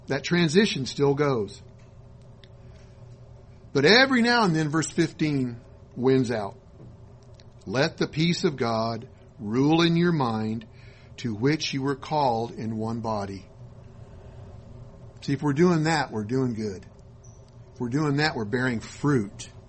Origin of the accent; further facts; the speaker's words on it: West Coast, United States; now in McKinney, United States; Because even though we're from the West Coast, we're all here in the McKinney area within 20 minutes of each other.